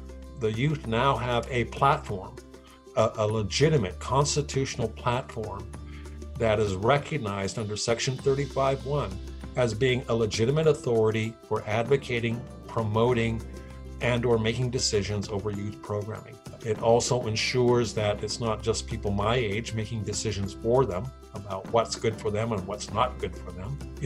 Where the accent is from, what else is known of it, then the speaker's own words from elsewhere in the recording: Yukon, Canada; I'm a Northern Shoshone from Yukon.